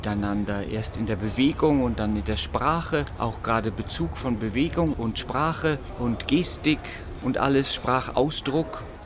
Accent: Germany; ich bin aus Deutschland

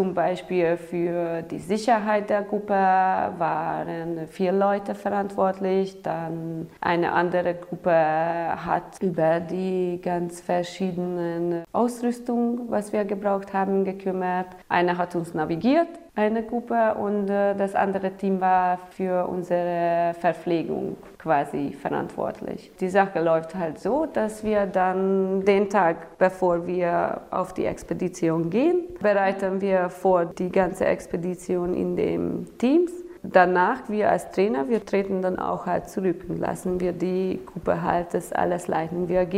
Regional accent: Hungary; German is a second language; now in Romania; ich komme ursprünglich aus Ungarn und arbeite hier bei Outward Bound Rumänien seit 3 Jahren

